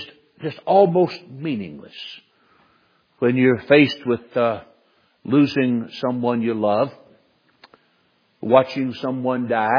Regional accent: Winston-Salem, North Carolina, United States; When I was a boy, I was raised in Winston-Salem, North Carolina

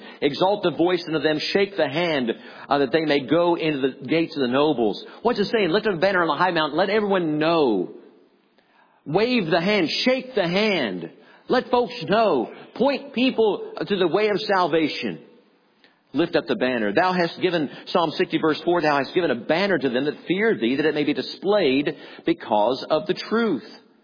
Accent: United States

